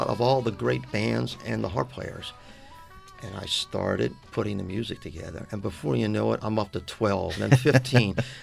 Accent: Baltimore, Maryland, United States; Yeah, my dad had a clothing store in the inner city, And I grew up there, and there was all this neighborhood music

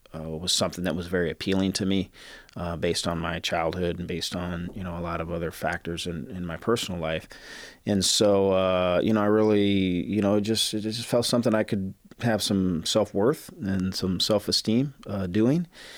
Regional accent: Florida, United States; also born or lived in Fort Wayne, Indiana / Philadelphia; I was born in Fort Wayne, Indiana. I grew up in South Florida and was there for the majority of my childhood.

